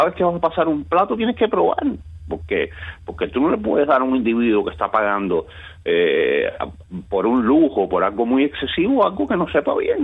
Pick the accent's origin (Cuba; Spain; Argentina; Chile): Cuba; Pero yo soy un cocinero y soy cubano, ¿entiendes?